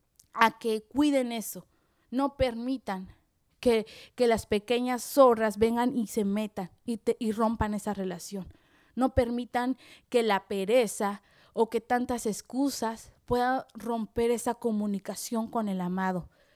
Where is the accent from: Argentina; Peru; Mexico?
Mexico; moved away; yo soy una de las personas que cuando salí de México, estuve en un instituto